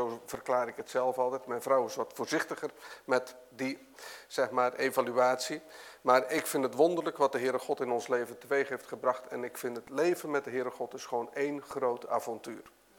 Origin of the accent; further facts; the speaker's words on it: Zeist, Utrecht, Netherlands; Ik kom dus ook gewoon uit Zeist. Ik ben lid van de gereformeerde kerk Vrijgemaakt in de Van Reneweg.